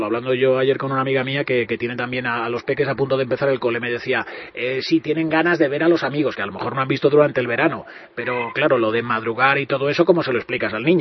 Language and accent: Spanish; Dueñas, Castile and León, Spain; que eres de mi pueblo, que eres de Dueñas de Palencia también